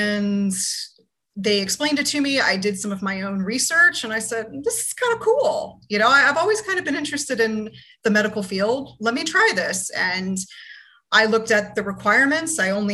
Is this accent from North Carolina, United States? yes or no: no; Florida, United States; I'm originally from Florida.